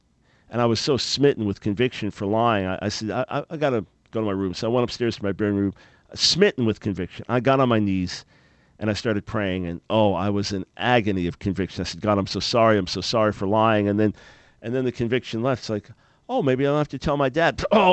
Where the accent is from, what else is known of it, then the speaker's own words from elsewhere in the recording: New York, United States; there was a famous hot dog place where we grew up on Long Island, Nathan's Hot Dogs.